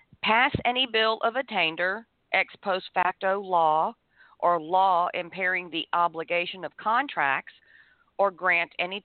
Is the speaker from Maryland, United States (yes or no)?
no; Florida, United States; I do, because I was raised in Florida from second grade onward. And anytime we would go to Mississippi to visit family